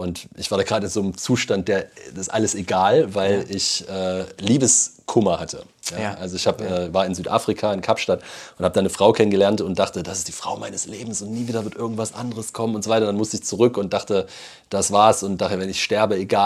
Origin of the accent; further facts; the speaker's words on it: Leipzig, Saxony, Germany; ich bin ja atheistisch aufgewachsen in der DDR in Leipzig und habe an Gott ja gar nicht geglaubt